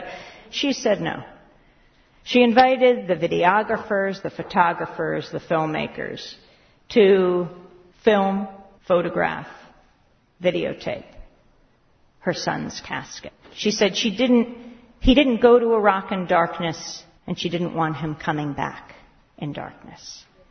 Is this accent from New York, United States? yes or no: yes; New York, United States; Well, I come from New York, and my governor is George Pataki.